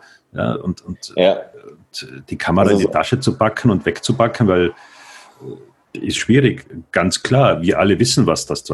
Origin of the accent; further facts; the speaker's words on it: Austria; für mich als Österreicher